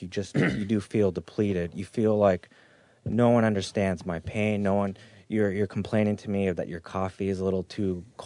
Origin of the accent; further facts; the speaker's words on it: San Diego, California, United States; I'm from San Diego, though.